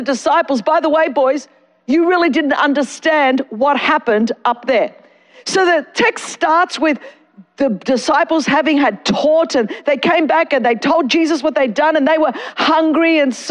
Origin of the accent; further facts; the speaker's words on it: Australia; I'm Australian, so we say Mark.